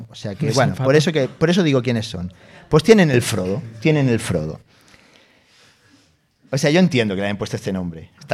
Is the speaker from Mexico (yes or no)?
no; Catalonia, Spain; No iría nunca a ese centro comercial, pero soy catalán.